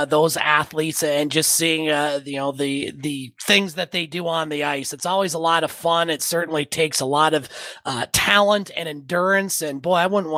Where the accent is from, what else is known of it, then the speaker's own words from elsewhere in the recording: United States; So certainly a vested interest, not just as an American, but as a hockey fan.